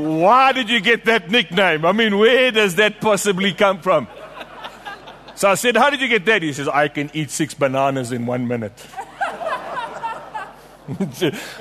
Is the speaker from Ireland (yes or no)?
no; England, United Kingdom; now in Pretoria, South Africa; See, I'm just an English boy sitting in Pretoria, predominantly Afrikaans.